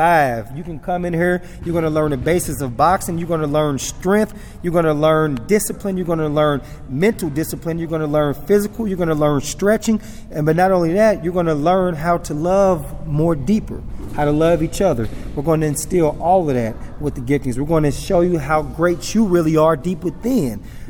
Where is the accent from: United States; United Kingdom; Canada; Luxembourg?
United States; Louisville, Kentucky; I moved from St. Louis, St. Louis, Missouri. I was down there. I was like I say, after my uncle passed and I came back home, I was already thinking about moving back home to Louisville.